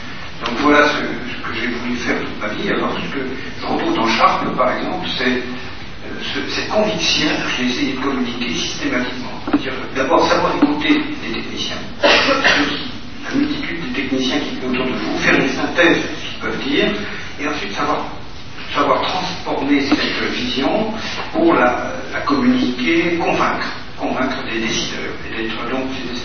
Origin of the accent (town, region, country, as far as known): France